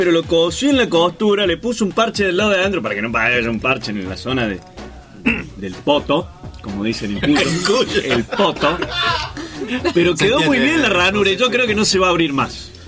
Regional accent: Mexico City, Mexico; born there; Yo nací en el DF.

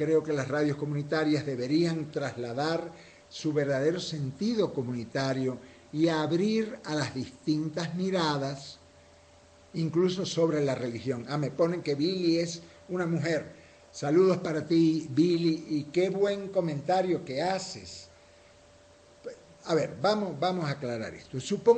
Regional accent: Cuba; born there; Mi papá, allá en Cuba, yo nací en Cuba

